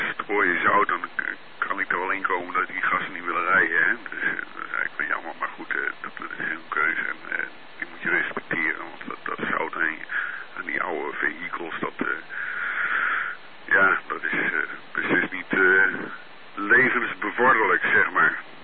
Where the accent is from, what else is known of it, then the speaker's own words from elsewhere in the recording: Groningen, Netherlands; born there; Ik ben daar geboren in Groningen, maar ik heb niks met Groningen.